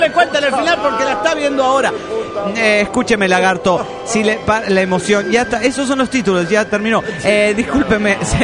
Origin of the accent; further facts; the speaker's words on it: Río Grande, Tierra del Fuego, Argentina; de Río Grande, Tierra del Fuego, Argentina.